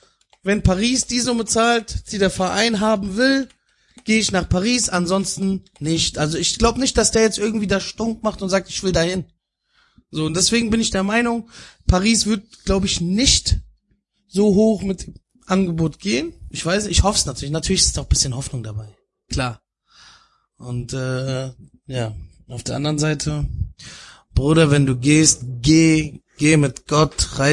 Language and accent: German; Frankfurt, Hesse, Germany; Ich komme aus Frankfurt am Main. Wir sind mit Goethe aufgewachsen, mit Faust von Goethe.